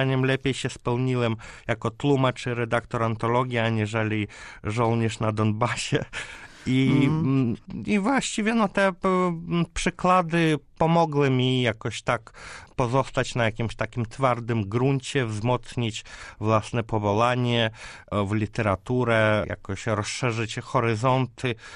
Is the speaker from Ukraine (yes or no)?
yes; Kyiv, Ukraine; Polish is a second language; moved away as an adult; now in Poland; Tak, tak, ja jestem Ukraińcem. W Kijowie studiowałem, ale w latach 90. przyjechałem do Polski na studia.